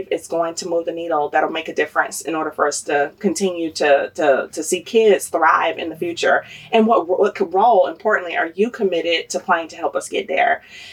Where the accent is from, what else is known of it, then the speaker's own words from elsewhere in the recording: Jacksonville, Florida, United States; I'm from Jacksonville too, so the work is near and dear.